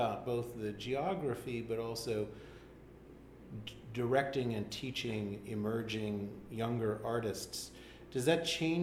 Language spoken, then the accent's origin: English; Washington, District of Columbia, United States; I mean, I grew up in Washington, D.C., which is hardly northern.